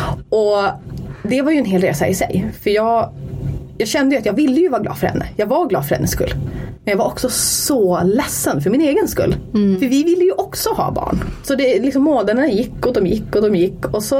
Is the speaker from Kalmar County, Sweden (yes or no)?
no; Vilhelmina, Västerbotten County, Sweden; now in Umeå, Sweden; Och sen 2012, då flyttade jag till Umeå. För vi är från Vilhelmina egentligen, båda två. Och 2011, det är typ bra att man kan ha årtal. 2011 flyttade jag till Umeå för att börja plugga.